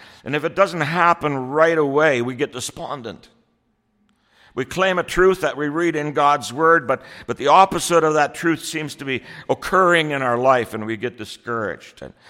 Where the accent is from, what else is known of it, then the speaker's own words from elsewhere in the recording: Ireland; I'm an Irishman, so I like stories.